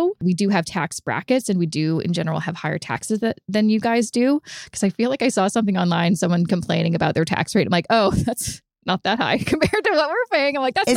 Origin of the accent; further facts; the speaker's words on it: Canada; I want to learn how to invest for my retirement and I'm Canadian.